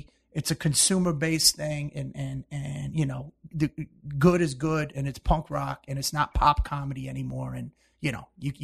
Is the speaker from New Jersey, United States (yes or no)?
yes; New Jersey, United States; born there; Well, I was born in New Jersey, mm-hmm. and then, well, I went to 15 different schools, one high